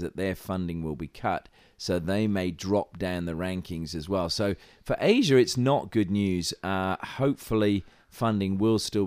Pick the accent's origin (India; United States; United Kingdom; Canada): United Kingdom; I mean, I know I grew up in Great Britain